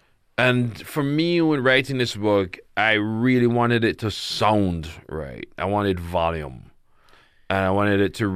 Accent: United States; Growing up in the States, growing up in a sort of diaspora, there's some stories of her, but most I wouldn't have.

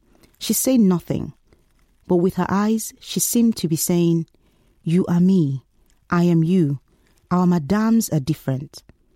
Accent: Nigeria; When I was growing up in Nigeria, the nearly 20 years I spent there

